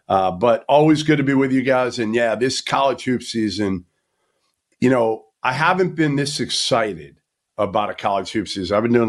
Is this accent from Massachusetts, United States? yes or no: yes; Massachusetts, United States; I grew up in Massachusetts, watched this kid for years.